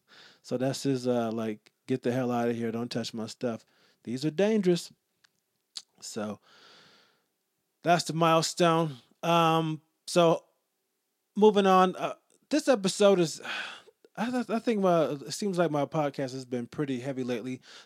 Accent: Rochester, United States; But we ended up going back to Rochester for Thanksgiving. I had a great time. That's my hometown for those who don't know.

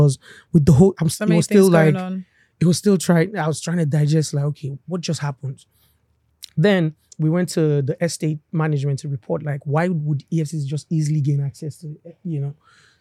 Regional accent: Kaduna, Kaduna State, Nigeria; born there; one of them spoke Hausa, so I spoke Hausa back to him. So he was like, where are you from? I was born in Kaduna.

